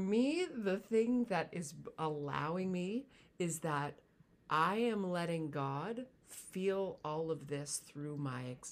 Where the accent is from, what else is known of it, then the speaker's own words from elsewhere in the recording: Montana, United States; my parents joined the Native American tribe that was in where I was growing up in Montana.